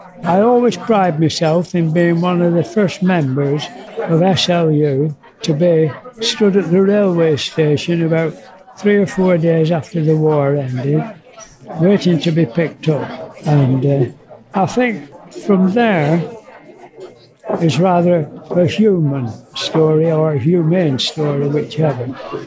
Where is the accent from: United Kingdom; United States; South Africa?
United Kingdom; Oldham, North West England; I come from Oldham in Lancashire.